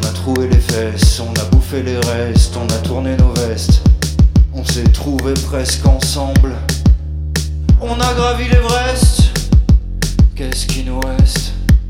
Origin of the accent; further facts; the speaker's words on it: Lille, Hauts-de-France, France; On vient de Lille. Vous connaissez Lille? C'est vraiment tout au nord.